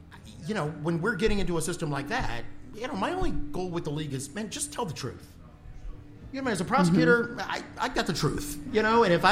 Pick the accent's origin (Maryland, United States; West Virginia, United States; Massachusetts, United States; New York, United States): Maryland, United States; Prince George's County; Okay, yes, I'm from Prince George's County, but I'm probably not going to beat you up.